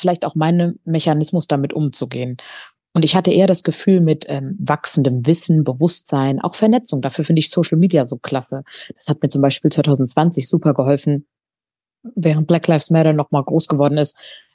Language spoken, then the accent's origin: German; Weiler bei Bingen, Rhineland-Palatinate, Germany; also born or lived in Wiesbaden; Ja, also ich bin geboren in Wiesbaden und dann schnell auf die andere Rheinseite aufgewachsen in Weiler bei Bingen. Das ist ein kleines Weindorf hier am Fuße des Hunsrücks neben Rheinhessen. Und da habe ich die ersten über 20 Jahre meines Lebens verbracht.